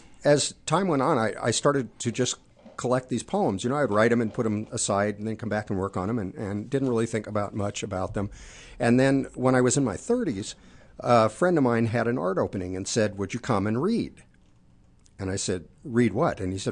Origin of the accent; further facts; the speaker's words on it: Denver, Colorado, United States; because I grew up in Denver, Colorado